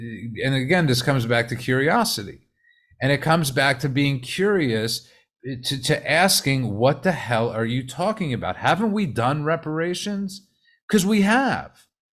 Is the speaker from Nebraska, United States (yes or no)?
no; Brooklyn, New York, United States; but growing up in Brooklyn, there was I don't want to say there was honest dialogue.